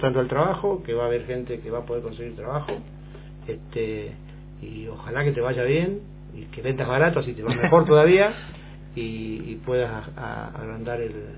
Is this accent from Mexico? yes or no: no; Argentina; podamos estar contentos de saber de que como ciudadanos argentinos estamos buscando un mejor porvenir.